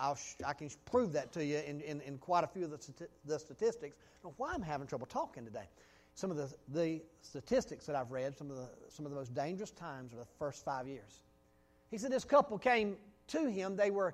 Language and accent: English; Goldsboro, North Carolina, United States; I was raised in Goldsboro.